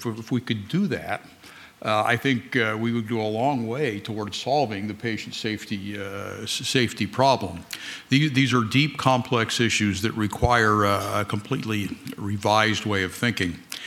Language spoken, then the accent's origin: English; Twin Bridges, Montana, United States; Greetings from my hometown, where I live now, Twin Bridges, Montana.